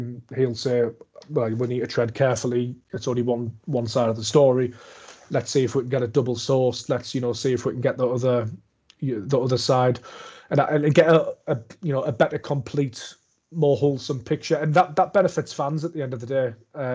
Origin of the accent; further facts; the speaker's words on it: Sunderland, North East England, United Kingdom; I live in Sunderland, I'm from Sunderland, I cover Sunderland.